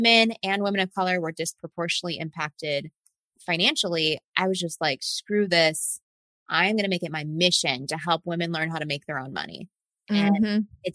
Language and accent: English; Texas, United States; So I was born and raised in Texas. I fell in love with creativity as a little girl.